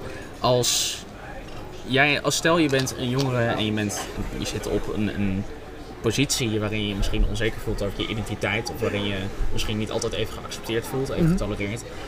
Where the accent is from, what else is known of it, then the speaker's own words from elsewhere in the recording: Zeist, Utrecht, Netherlands; Ja, ik kom uit Zeist, dus je kan meepraten over hoe dat eruit ziet.